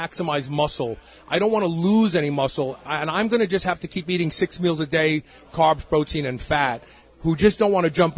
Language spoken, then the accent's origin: English; Brooklyn, New York, United States; I'm from Brooklyn.